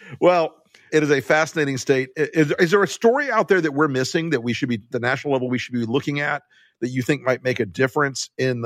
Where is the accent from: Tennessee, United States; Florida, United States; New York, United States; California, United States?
Florida, United States; Again, I'm from Florida, so I know from fucked up campaign stuff.